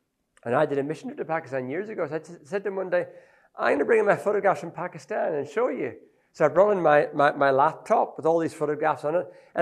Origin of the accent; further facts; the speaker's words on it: Ethiopia; I grew up in Ethiopia. I love sometimes saying something in Ethiopian as well